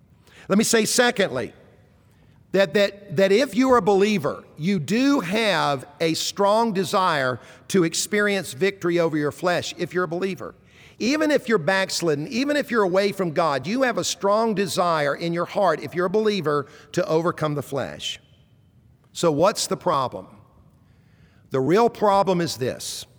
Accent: Columbia, South Carolina, United States; I grew up in Columbia, the capital city, so I'm a Gamecock fan.

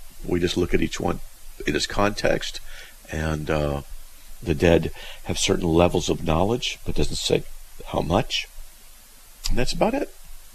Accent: California, United States; now in Idaho, United States; Yeah, I'm from SoCal, and they moved to Idaho 20 years ago.

